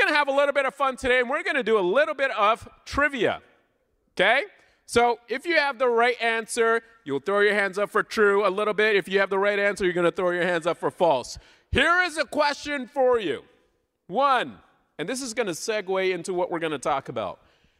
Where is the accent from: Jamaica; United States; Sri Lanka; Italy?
Sri Lanka; Now, you might be asking … what is your background? I'm Sri Lankan. I'm not Indian, just in case you wanted to know.